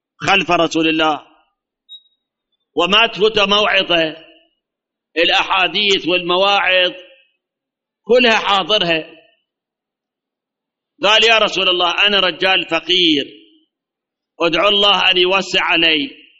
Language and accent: Arabic; Karbala, Karbala Governorate, Iraq; أي ترى من هالنمونة هم عندنا بكربلاء